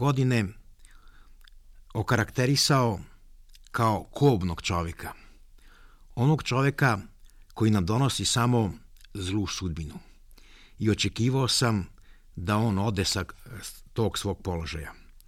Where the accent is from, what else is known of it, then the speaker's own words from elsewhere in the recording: Serbia; ja sam sklon da kažem da je on zapravo najgori srpski vladar koga smo mi kao Srbi imali u posljednjih 800 godina